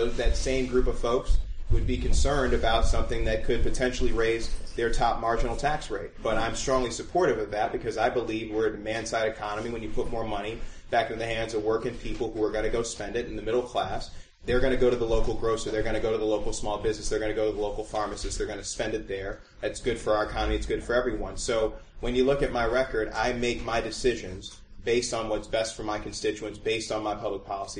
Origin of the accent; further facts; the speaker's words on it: Maywood, Illinois, United States; now in Chicago, United States; I grew up in Maywood, I live in Bronzeville, I hear gunshots every night.